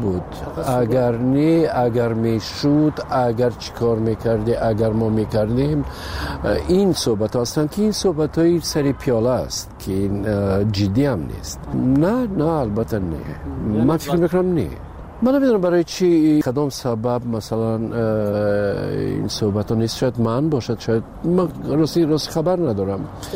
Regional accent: Tajikistan; من بیشتر میخواستم که به وطنم خدمت کنم با تئاتر تاجیکستان

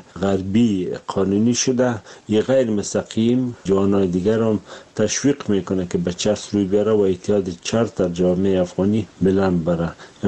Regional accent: Afghanistan; ما از افغانستان اومدیم

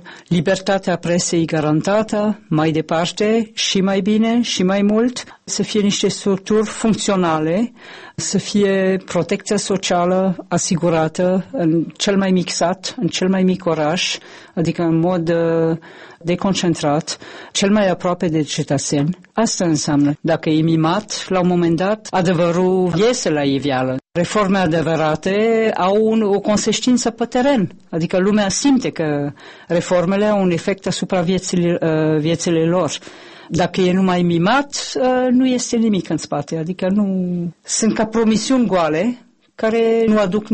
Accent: France; Romanian is a second language; now in Moldova; eu sunt franțuzoaică.

